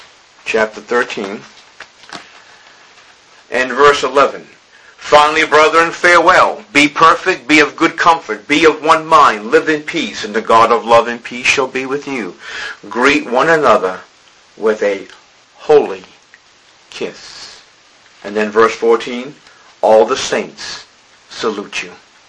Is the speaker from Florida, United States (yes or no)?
no; Boston, Massachusetts, United States; When I was growing up in Boston, my entire neighborhood was all Italian.